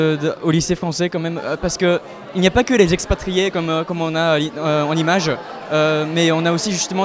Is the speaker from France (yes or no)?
no; Tokyo, Japan; French is a second language; donc je viens de Tokyo, donc du lycée français international de Tokyo au Japon.